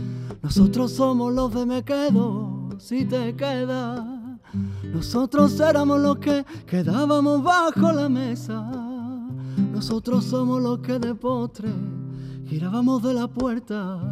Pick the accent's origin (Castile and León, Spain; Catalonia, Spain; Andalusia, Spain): Andalusia, Spain; Mairena del Alcor; Es verdad que vengo de Mairena del Alcor, ¿no? De una tierra donde el cante es hondo, el flamenco se respira, ¿no?